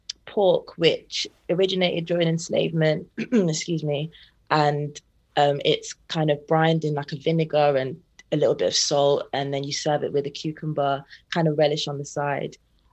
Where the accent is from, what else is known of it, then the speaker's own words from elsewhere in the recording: Leicester, East Midlands, United Kingdom; growing up in Leicester, there was a smaller Caribbean population